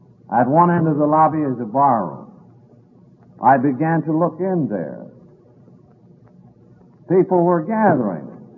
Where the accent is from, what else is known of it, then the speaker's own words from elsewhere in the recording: New York, United States; I was a drunk from New York looking for drunks to work on.